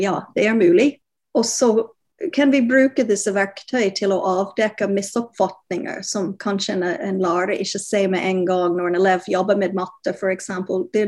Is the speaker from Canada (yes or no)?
yes; Canada; Norwegian is a second language; moved away as an adult; now in Norway; Jeg kommer fra Canada opprinnelig, som du hører